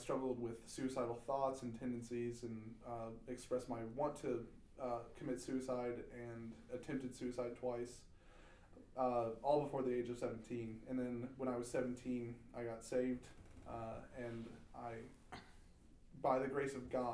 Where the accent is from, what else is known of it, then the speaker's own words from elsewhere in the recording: Florida, United States; also born or lived in Carmel, Indiana; Well, I was born in Carmel, Indiana. I moved down to Florida when I was one.